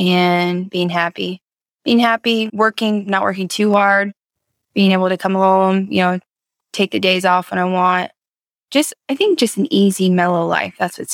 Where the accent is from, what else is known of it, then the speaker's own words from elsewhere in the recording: Oregon, United States; I'm from Oregon. Okay. So, you know, we call like the Willamette Valley wine country.